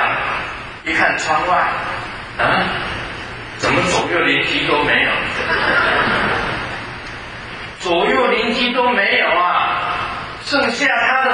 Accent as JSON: {"language": "Chinese", "country": "Taiwan", "said": "我以前回台湾，我住了三年半，我是台湾人"}